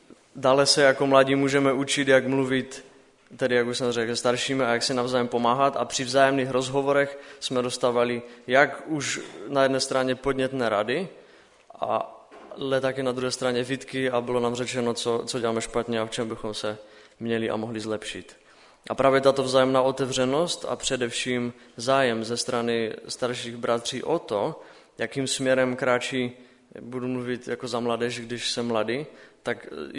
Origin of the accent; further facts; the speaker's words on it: Třanovice, Moravian-Silesian Region, Czechia; Musím zmínit, že jsem nikdy, alespoň od té doby, co chodím na biblické hodiny, neměl dojem, že alespoň u nás v Třanovicích by bylo mladých málo.